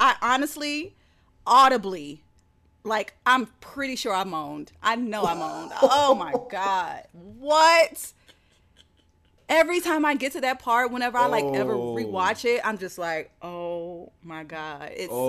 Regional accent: the South, United States; maybe this is because I'm from the South and I just kind of grew up with this like laid back thing.

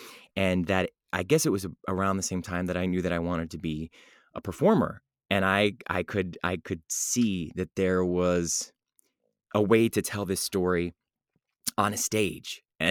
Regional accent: Cleveland, Ohio, United States; Our big vacation every year was when I grew up in Cleveland, Ohio, was to go to a house, a cottage in Lakeside, which is on Lake Erie

